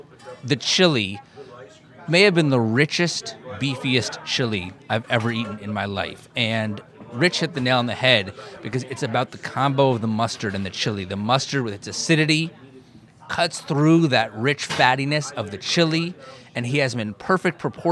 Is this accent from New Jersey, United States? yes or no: yes; New Jersey, United States; because I grew up in New Jersey, and there's a famous hot dog place in New Jersey called Rutt's Hut